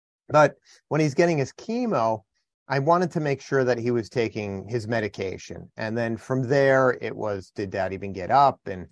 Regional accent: New Jersey, United States; It was beautiful up in the Northeast. I'm from New Jersey and it was great.

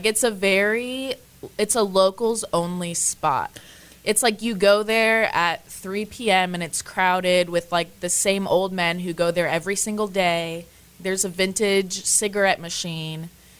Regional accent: Florida, United States; I'm from Florida.

